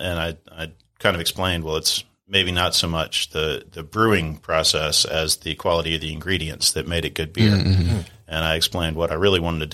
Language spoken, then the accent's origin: English; Salisbury, North Carolina, United States; So I grew up in Salisbury, built the malt house near where I grew up.